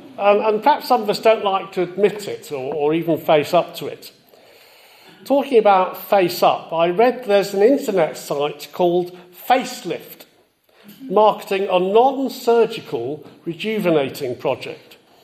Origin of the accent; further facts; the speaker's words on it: Wales, United Kingdom; In my home country of Wales